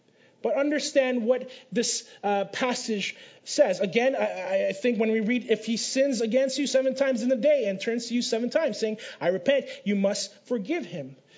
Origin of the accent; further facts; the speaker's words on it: Philippines; I'm Filipino, so I can't speak Greek.